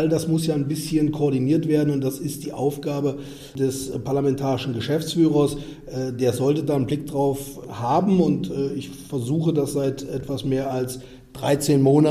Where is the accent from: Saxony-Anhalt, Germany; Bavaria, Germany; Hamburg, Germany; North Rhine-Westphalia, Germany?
Saxony-Anhalt, Germany; Bitterfeld-Wolfen; also born or lived in Leipzig; Ich bin in Leipzig geboren und 1975, damit wird klar, ich gehe straff auf die 50 zu und wohne seit 1979 in Wolfen, jetzt Bitterfeld-Wolfen, Ortsteil Wolfen.